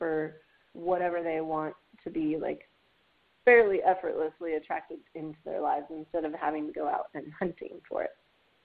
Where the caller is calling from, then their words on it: Austin, Texas, United States; I am calling from Austin, Texas.